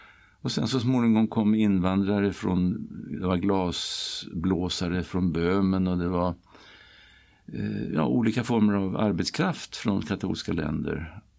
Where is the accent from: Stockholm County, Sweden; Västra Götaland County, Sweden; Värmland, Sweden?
Stockholm County, Sweden; Sundbyberg; Jag är född här i Stockholm och uppvuxen i Sundbyberg, norr om stan.